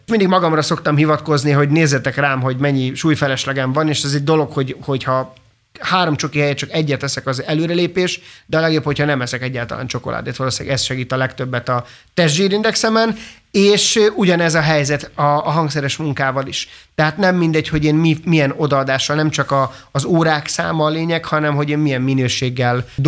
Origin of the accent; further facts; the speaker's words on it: Hungary; Szerintem az én zeném az semmilyen másmilyen nem tud lenni, mint magyar, mert én egy magyar előadó vagyok, itt szocializálódtam.